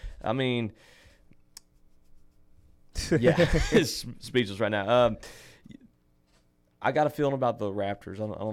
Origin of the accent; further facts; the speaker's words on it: Irmo, South Carolina, United States; I grew up in Irmo, South Carolina, which is Hornets country.